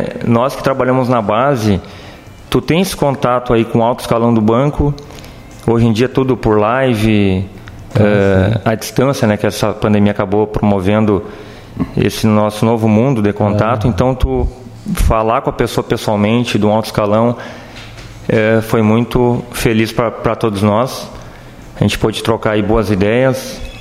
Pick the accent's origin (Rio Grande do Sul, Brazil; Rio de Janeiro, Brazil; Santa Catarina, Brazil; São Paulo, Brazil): Rio Grande do Sul, Brazil; Dona Francisca; now in Nova Palma, Brazil; eu cheguei em Nova Palma início do ano. Eu sou natural de Dona Francisca e ingressei no banco em 2012 na cidade de Rosário do Sul.